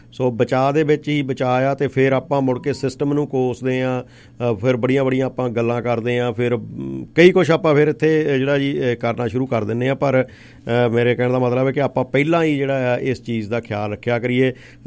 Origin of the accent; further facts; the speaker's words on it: Narur, Punjab, India; ਜਿੱਥੇ ਵੀ ਕਹਿੰਦੇ ਵੀ ਮੇਰੇ ਪਿੰਡ ਦੇ ਬੈਠੇ ਆ ਨਰੂਰ ਨਿਵਾਸੀ, ਜਿਹੜੇ ਵੀ ਕੰਟਰੀ ਦੇ ਵਿੱਚ ਬੈਠੇ ਆ